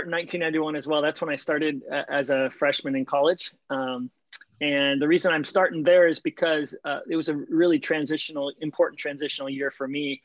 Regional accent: California, United States; I was from California originally. And so I was coming back to home, took the job in the year 2000.

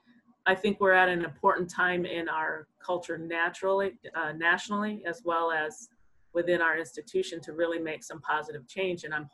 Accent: Midwest, United States; I'm from the Midwest, and one of the things that attracted me to the University of New Haven when I came here as a student athlete many years ago

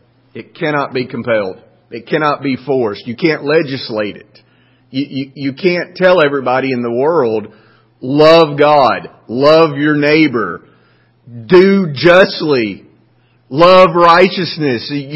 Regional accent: Alabama, United States; because I'm from Marion County, Alabama.

